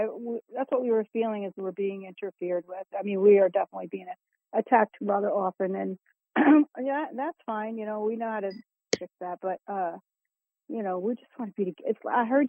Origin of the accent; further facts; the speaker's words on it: United States; I'm living here because I'm American